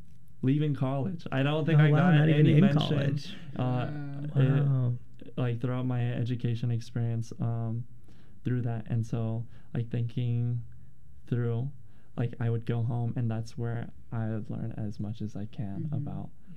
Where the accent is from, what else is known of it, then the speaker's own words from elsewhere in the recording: Portland, Oregon, United States; Yeah, like I grew up here in Portland